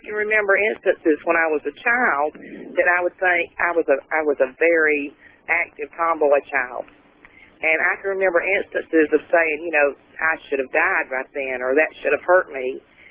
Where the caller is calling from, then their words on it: Greenville, South Carolina, United States; from Greenville, South Carolina.